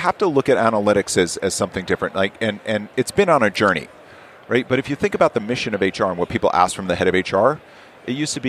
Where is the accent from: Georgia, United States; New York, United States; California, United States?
New York, United States; now in Vancouver, Canada; I'm a New Yorker living in Vancouver, British Columbia right now. All so right. I'm a long way from home.